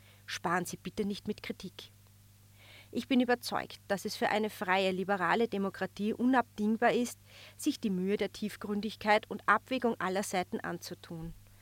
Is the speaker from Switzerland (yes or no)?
no; Upper Austria, Austria; born there; Ich bin in Oberösterreich geboren.